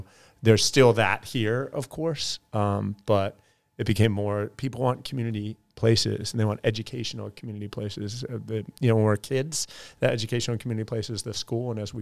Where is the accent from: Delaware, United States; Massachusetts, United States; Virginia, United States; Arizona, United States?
Delaware, United States; So I grew up in Delaware